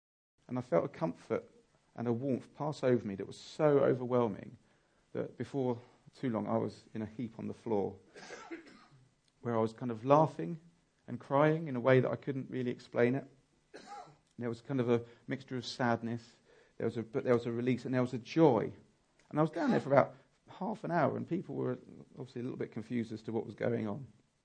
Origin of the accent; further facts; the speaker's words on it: London, United Kingdom; I was raised in Catford, South East London.